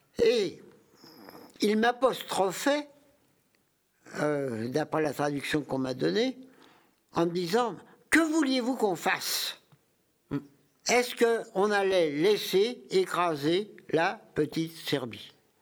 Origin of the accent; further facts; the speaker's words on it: Paris, Île-de-France, France; J'étais parisien. Voilà. Encore que mes parents ne sont pas venus directement, mes ancêtres ne sont pas venus directement à Paris. Ils ont fait une étape par Reims, à vrai dire.